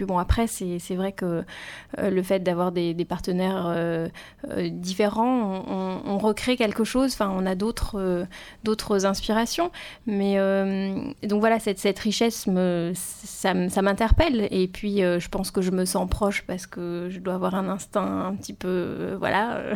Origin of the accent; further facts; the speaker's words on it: France; je suis française